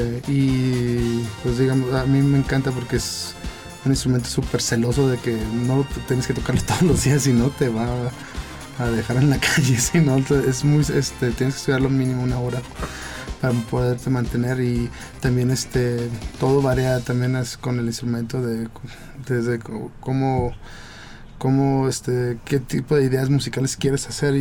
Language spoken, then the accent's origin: Spanish; Mexico; Realmente soy mexicano y todo, o sea, nací aquí y todos mis papás así tocaban cumbias en la casa